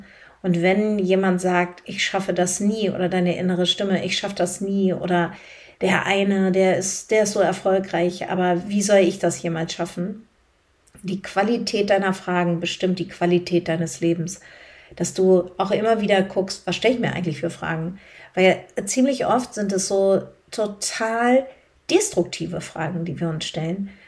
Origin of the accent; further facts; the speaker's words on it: Northern Germany, Germany; weil wir Norddeutschen leben das ja jetzt nicht so. Und auch als halbe Schwedin